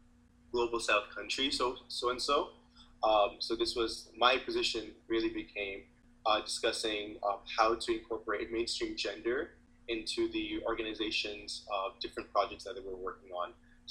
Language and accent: English; Lahore, Punjab, Pakistan; I'm from Lahore, but my ancestors are from Khyber Pakhtunkhwa, which is the Pashtun area, the tribal area of Pashtuns.